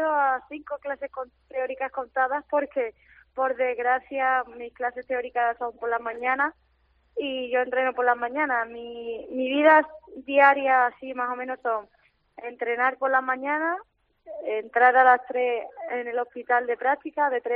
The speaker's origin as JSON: {"language": "Spanish", "town": "Málaga", "region": "Andalusia", "country": "Spain", "said": "soy muy malagueña, soy muy malaguista"}